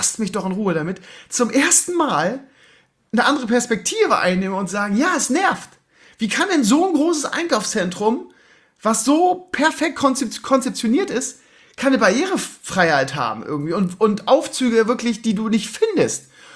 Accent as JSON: {"language": "German", "region": "Bremen", "country": "Germany", "said": "ich bin ja Bremer"}